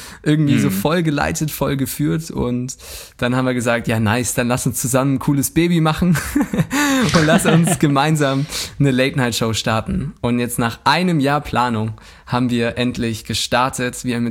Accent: Germany; wir sind Deutsche

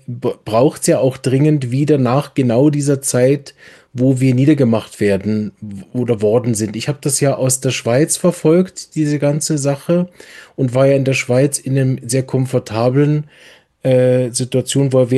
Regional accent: Berlin, Germany; als Berliner natürlich enorm mitfiebere

